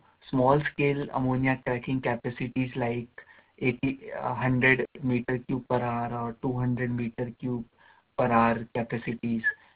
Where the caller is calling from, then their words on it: India; English is a second language; Yeah, hello, Mr. Matt. … I'm calling from India.